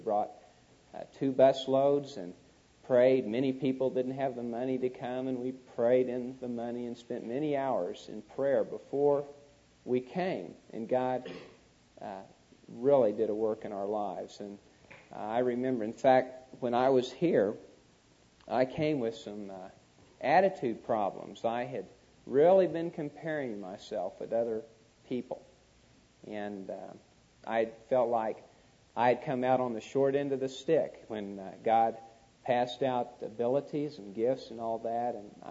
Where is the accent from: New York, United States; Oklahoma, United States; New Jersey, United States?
Oklahoma, United States; Tulsa; I was raised in Tulsa, Oklahoma, and I ran track in high school